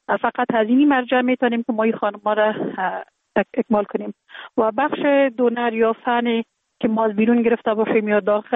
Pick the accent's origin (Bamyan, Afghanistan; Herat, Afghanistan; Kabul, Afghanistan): Kabul, Afghanistan; born there; در کابل زندگی میکنم. در کابل متولد شدیم. در سال 1363 در یک خانه واده روشن فکر، خانواده که از جمله خانواده های اهل معارف کشور بودن متولد